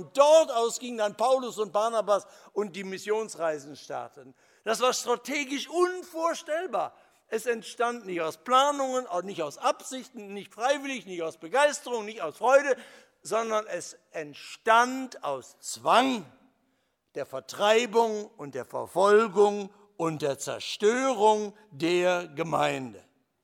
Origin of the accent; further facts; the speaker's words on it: Essen, North Rhine-Westphalia, Germany; gab es im Ruhrgebiet in Essen, meiner Heimatstadt, Aufbrüche